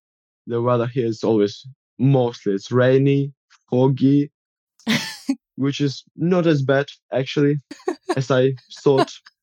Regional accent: Ukraine; English is a second language; when I say that I'm from Ukraine, they're always very happy

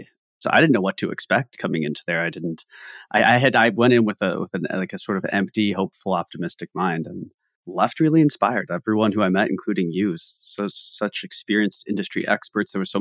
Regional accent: Ohio, United States; I grew up in Ohio, in rural Ohio, and I didn't grow up with a lot of economic opportunity.

